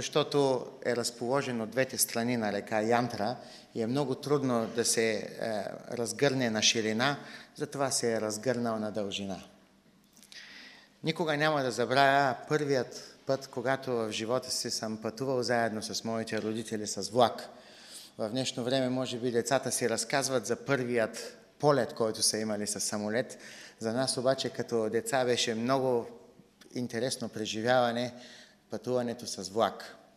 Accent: Gabrovo, Gabrovo Province, Bulgaria; moved away as an adult; now in Munich, Germany; съм роден в Габрово преди 34 години. Габрово е моят роден град и там съм прекарал 20 години от живота си. На 20 години заминах за Германия, където живея до момента.

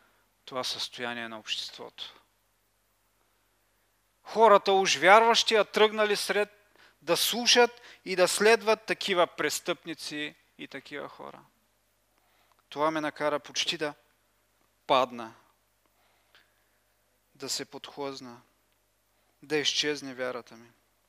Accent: Kazanlak, Stara Zagora Province, Bulgaria; Но си спомням едно земетресение в моя роден град Казанлък.

